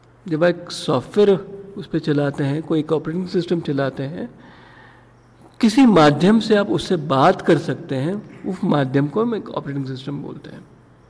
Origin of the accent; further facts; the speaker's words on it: Pune, Maharashtra, India; मैं पूना से हूँ